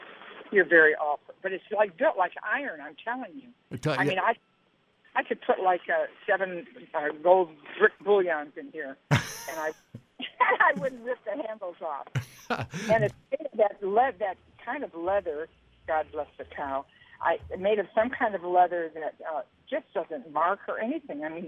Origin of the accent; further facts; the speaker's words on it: Detroit, Michigan, United States; when I grew up in Detroit, I had a woman that lived in our building, Mrs. Rupert, who was a botanist, and she took a big shine to me.